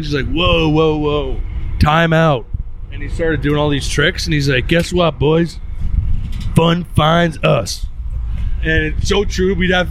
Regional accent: Quebec, Canada; because we're both from Quebec.

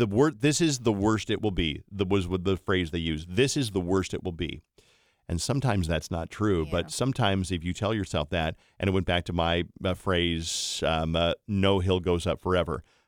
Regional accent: Colorado Springs, Colorado, United States; I got a radio job at a top 40 radio station in my hometown of Colorado Springs.

